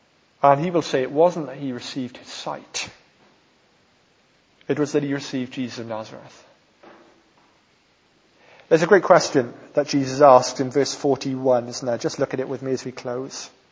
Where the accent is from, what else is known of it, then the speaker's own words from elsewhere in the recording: Wales, United Kingdom; I was brought up in South Wales.